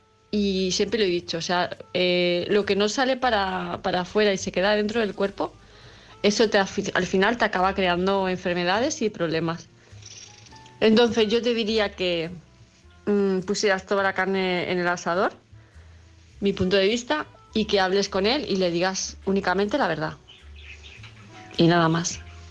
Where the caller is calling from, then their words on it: Palma, Balearic Islands, Spain; de Palma de Mallorca.